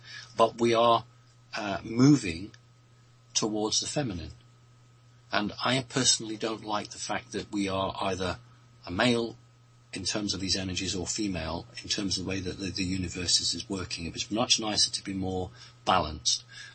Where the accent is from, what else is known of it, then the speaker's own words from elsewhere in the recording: United Kingdom; which as a British person I pronounce as Sirius, but an American person would say Sirius